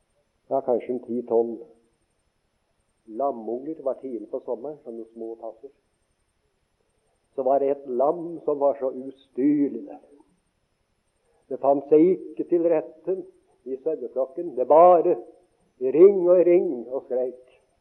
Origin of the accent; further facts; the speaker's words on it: Eastern Norway, Norway; Jeg er fra Østlandets store skoger